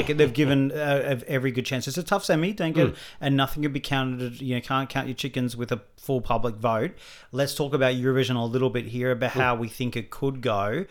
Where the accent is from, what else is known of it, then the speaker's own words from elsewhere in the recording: Australia; I think for anyone who knows us or listens to the pod, we are Australian.